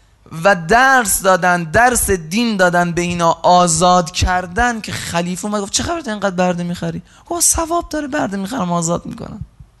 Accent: Iran; تا خلاصه رسیدیم به این که بهشون گفتیم ما از ایرانیم.

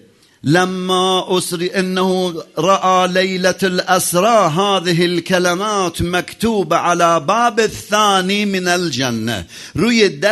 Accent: Khuzestan, Iran; خودم موقع اهواز بودم دیگه، بچه خوزستانم.

